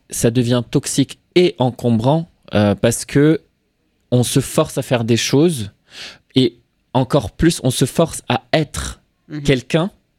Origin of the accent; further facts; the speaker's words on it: Morocco; Moi, j'aime beaucoup, par exemple, tout ce qui est cuisine de mon pays d'origine au Maroc.